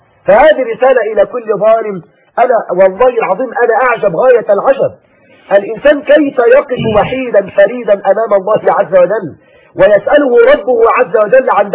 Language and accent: Arabic; Egypt; احفظ بلدنا مصر